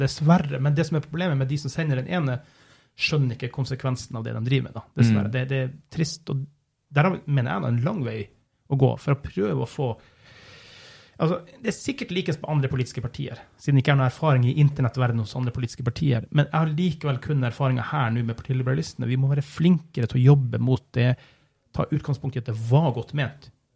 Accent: Morbygda, Finnmark, Norway; Og over grensa der jeg kom fra Finnmark, så har vi alltid sagt russere. For jeg kommer fra på Morbygda, hvor det var russerhandel, så vi har alltid kalt det russere.

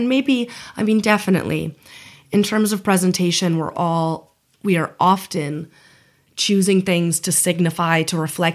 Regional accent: Seattle, Washington, United States; I'm from Seattle, so I'm just like, what?

